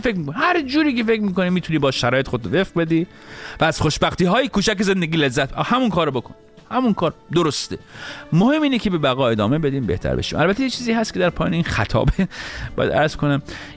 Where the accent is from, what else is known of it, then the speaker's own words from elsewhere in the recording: Iran; ما ایرانی هستیم، حق داریم که حق داشته باشیم.